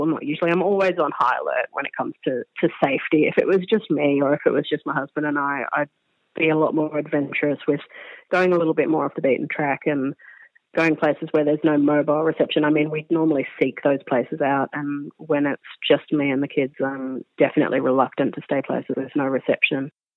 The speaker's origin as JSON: {"language": "English", "town": "Byron Bay", "region": "New South Wales", "country": "Australia", "said": "Yeah, look, I'm from Byron Bay and up around that area."}